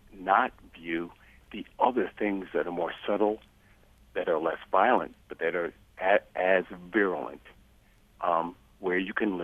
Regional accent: New Jersey, United States; now in Rochester, United States; I'm almost 60 years old. I'm in Rochester now. I grew up in New Jersey.

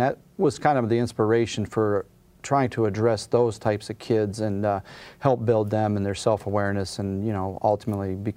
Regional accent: Pittsburgh, Pennsylvania, United States; you know, I grew up in Pittsburgh, and, you know, it's kind of a rough neighborhood

